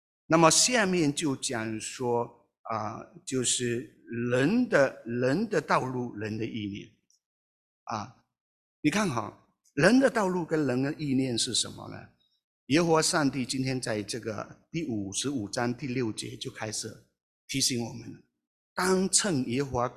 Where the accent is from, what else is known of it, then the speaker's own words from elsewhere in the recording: Malaysia; 我们是马来西亚人，老家乡。我如果回去马来西亚讲道